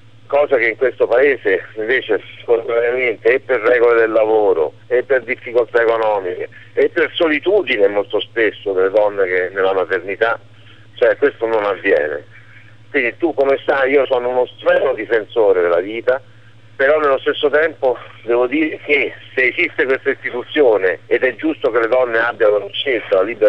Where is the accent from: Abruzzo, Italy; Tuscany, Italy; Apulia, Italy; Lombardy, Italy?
Abruzzo, Italy; L'Aquila; questo è quello che io ho vissuto qui da aquilano